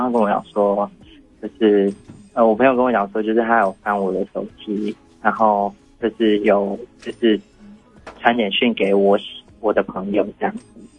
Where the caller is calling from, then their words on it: Tainan, Taiwan; 我是台南的